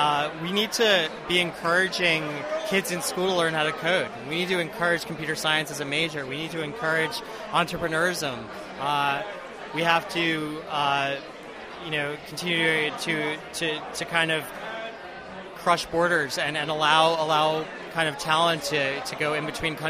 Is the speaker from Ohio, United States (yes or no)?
no; New York, United States; I'm from New York, grew up in New York, went to school in New York, and actually I wouldn't go back and change it.